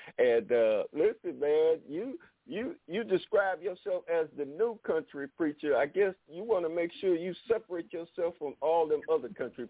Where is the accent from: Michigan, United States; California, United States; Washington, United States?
Michigan, United States; Detroit; also born or lived in Pine Bluff, Arkansas; I grew up in Detroit.